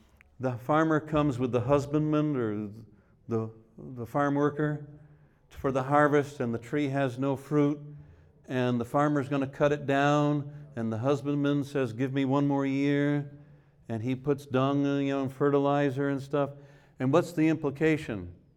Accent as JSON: {"language": "English", "region": "New England", "country": "United States", "tie": "born or raised there", "said": "Now, I grew up in New England where we had apple orchards, and there's a season."}